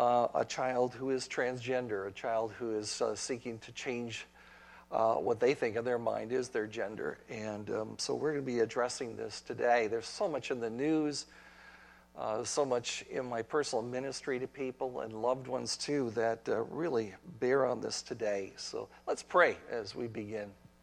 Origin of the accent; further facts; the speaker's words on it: Sheboygan, Wisconsin, United States; born there; I was born in Sheboygan, Wisconsin, 1957, so good old Midwest.